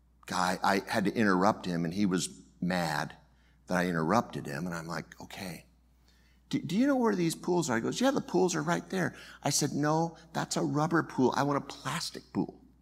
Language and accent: English; California, United States; You know, I grew up in California, and I remember the Hell's Angels.